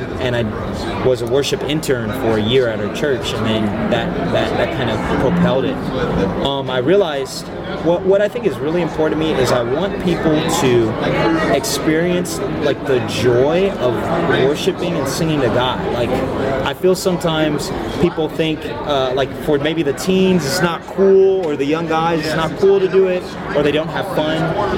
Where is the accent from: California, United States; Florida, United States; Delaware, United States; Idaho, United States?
California, United States; San Diego; So I'm 29 years old, and I'm a San Diegan. I was born and raised in San Diego all my life, lived in the same house all my life, graduated from San Diego State University.